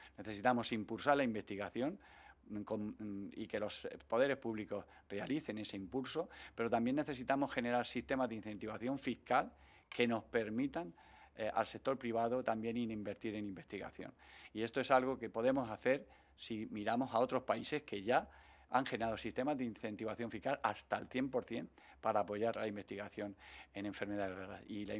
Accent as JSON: {"language": "Spanish", "region": "Region of Murcia", "country": "Spain", "said": "Hoy somos ciudadanos murcianos, hoy somos ciudadanos españoles y también somos ciudadanos europeos."}